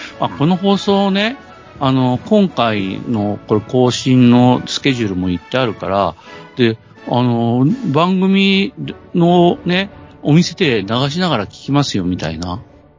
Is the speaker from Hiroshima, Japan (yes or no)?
yes; Kure, Hiroshima, Japan; 私が生まれ育った広島県呉市では、